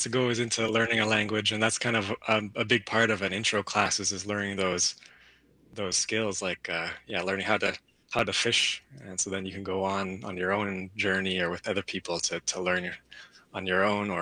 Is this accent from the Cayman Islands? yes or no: no; Canada; now in United States; I'm from Canada originally.